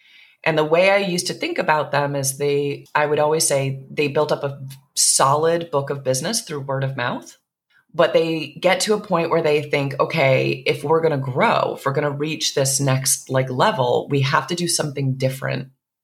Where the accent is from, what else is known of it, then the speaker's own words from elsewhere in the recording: East Coast, United States; now in Portland, United States; And I'm originally from the East Coast. So like my very direct nature is sometimes a little off-putting for Portlanders.